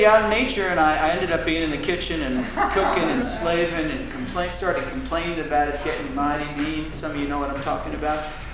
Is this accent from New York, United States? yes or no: yes; Long Island, New York, United States; I grew up on Long Island. You've heard of Long Island? My father is still a practicing attorney in New York